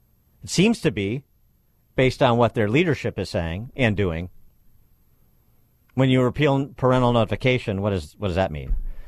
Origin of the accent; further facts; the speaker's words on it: Milton Township, United States; So if you live in, I don't know, my hometown, Milton Township, just for example, you don't know the Milton Township Republican Party.